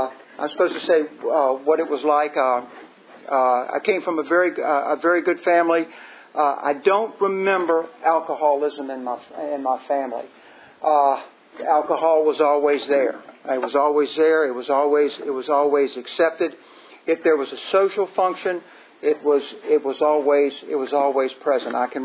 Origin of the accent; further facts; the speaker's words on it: Hopewell, Virginia, United States; And I grew up down south of Richmond. I grew up down in Hopewell, kind of a regular old mill town, blue collar family.